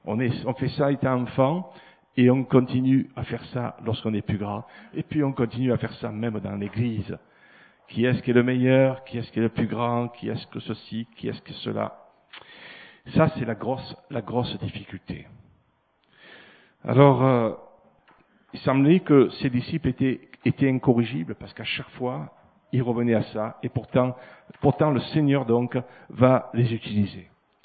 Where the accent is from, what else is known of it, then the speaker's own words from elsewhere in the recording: Marseille, Provence-Alpes-Côte d'Azur, France; moved away as an adult; now in Ardèche, France; Je suis né à Marseille, j'ai vécu donc, j'ai 68 ans, comme ça vous savez mon âge. J'ai vécu donc 66 ans à Marseille, et puis il a décidé de tailler la branche Marseille. Voilà pourquoi on est en Ardèche.